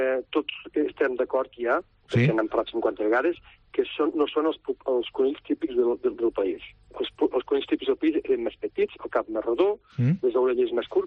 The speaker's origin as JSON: {"language": "Catalan", "town": "Verdú", "region": "Catalonia", "country": "Spain", "said": "Perquè jo soc de Verdú i hi ha veïns del poble que saben que hi ha molts conills"}